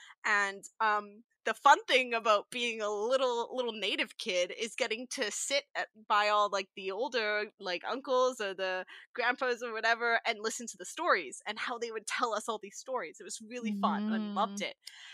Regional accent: British Columbia, Canada; The thing is, I grew up on the West Coast, and I'm not a West Coast First Nations person. I'm Anishinaabe, so it's out east, out Great Lakes region.

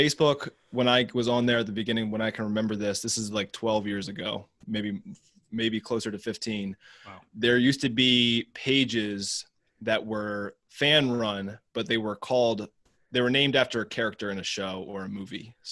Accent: Baltimore, Maryland, United States; No, I'm born and raised in Baltimore. I did spend some time overseas.

